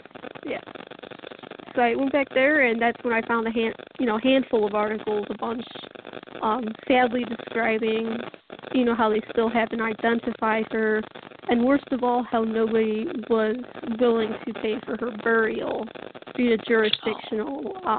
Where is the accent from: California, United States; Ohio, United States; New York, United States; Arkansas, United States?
Ohio, United States; I noticed that this discovery was in Strongsville, Ohio, probably 15 minutes away from my hometown.